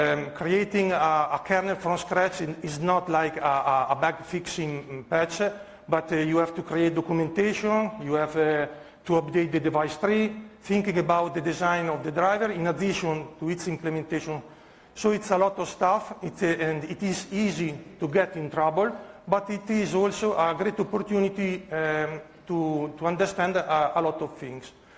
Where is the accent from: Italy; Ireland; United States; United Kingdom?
Italy; English is a second language; and I come from Italy.